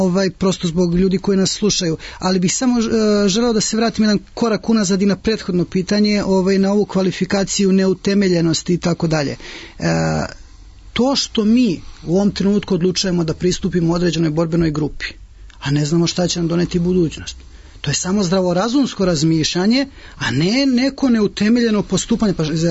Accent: Serbia; kao Srbin, kao čovjek koji živi ovdje, kao državljanin Srbije

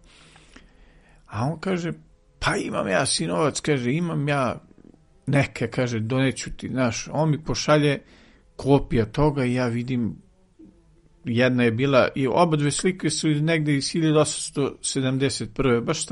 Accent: Rača, Šumadija, Serbia; iz Rače Kragujevačke, rođen sam u Rači, odatle su mi svi, da kažem, i otac i majka i svi daljni preci.

